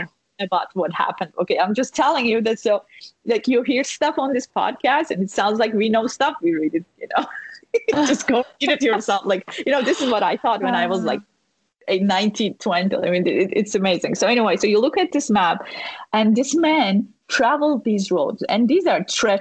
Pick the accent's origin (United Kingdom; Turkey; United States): Turkey; because we grew up in Turkey believing that the Christianity was this Western invention, evil, whatnot.